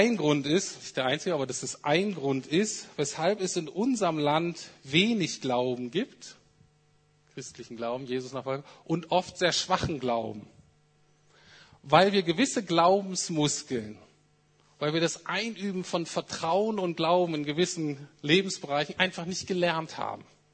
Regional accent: Germany; Aber ich bin so aufgewachsen, dass ich als Deutscher in ganz existenziellen Krisen und Nöten

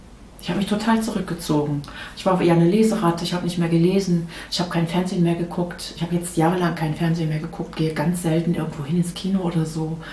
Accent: North Rhine-Westphalia, Germany; Ich bin in Nordrhein-Westfalen groß geworden.

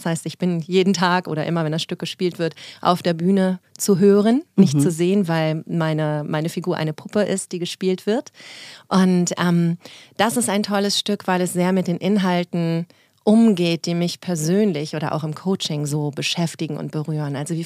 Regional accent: North Rhine-Westphalia, Germany; Ich komme aus dem Rheinland, bin zwischen Köln und Bonn aufgewachsen.

